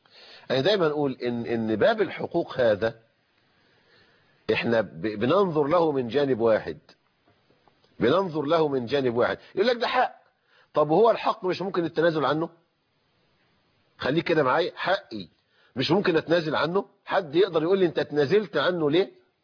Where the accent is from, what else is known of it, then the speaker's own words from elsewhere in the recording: Egypt; عندنا في مصر